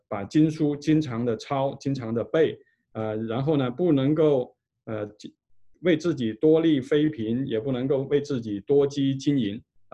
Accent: China; 比如说我们中国有啊，就很多什么火烧庆功楼啦，什么杯酒释兵权啦

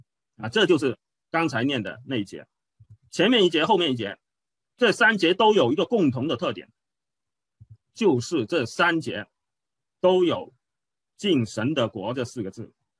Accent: China; 你看我们中国人怎么讲

